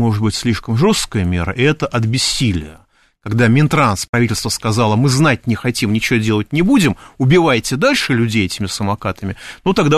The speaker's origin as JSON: {"language": "Russian", "region": "Moscow", "country": "Russia", "said": "я москвич."}